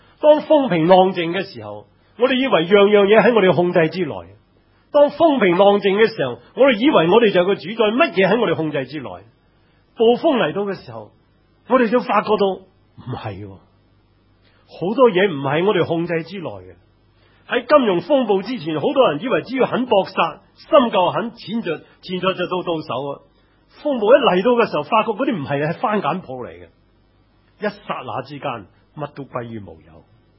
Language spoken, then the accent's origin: Cantonese; Hong Kong; 叫我哋香港人做主啊